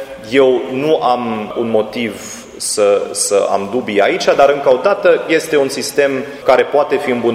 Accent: Timișoara, Timiș County, Romania; Ca timișoreni trebuie să ne decidem

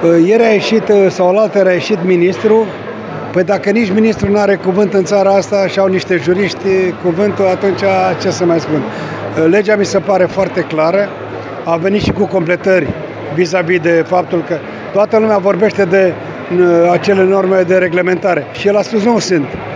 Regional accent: Romania; Eu nu înțeleg de ce noi, ca români ce suntem, mereu complicăm lucrurile.

